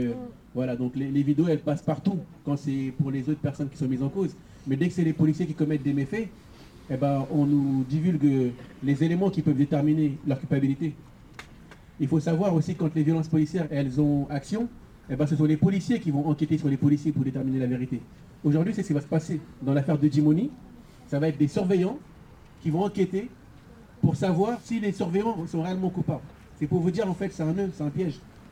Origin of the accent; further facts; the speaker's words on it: Sarcelles, Île-de-France, France; Et puis je suis ici d'une ville, je suis de Sarcelles.